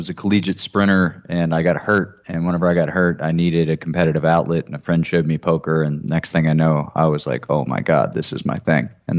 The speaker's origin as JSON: {"language": "English", "region": "West Virginia", "country": "United States", "said": "I was a Division II sprinter, and I'm from West Virginia, so I wasn't like one of these Southern Florida studs"}